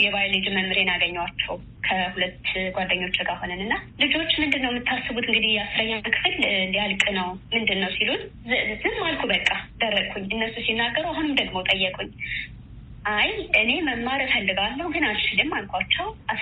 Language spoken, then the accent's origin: Amharic; Amhara, Ethiopia; ተወልጄ ያደኩት በገጠር አካባቢ ነው፣ ደቡብ ጎንደር ላይጋይንት ወረዳ ውስጥ ሆኖ ደስኳ ይባላል እኔ ያደኩበት ሰፈር ማለት ነው። እና ከልጅነቴ ያደኩት ጠንካራ ገበሬ ማህበረሰብ ውስጥ ነው።